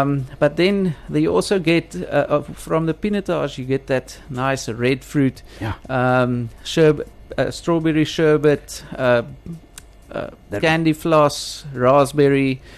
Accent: South Africa; But then 2 years later, classic being South African

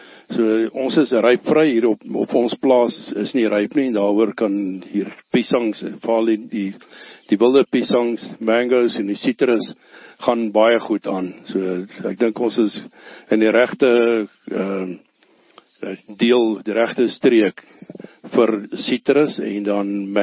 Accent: Ellisras, Limpopo, South Africa; born there; Ja, ek is my hier gebore op Ellisras 1953

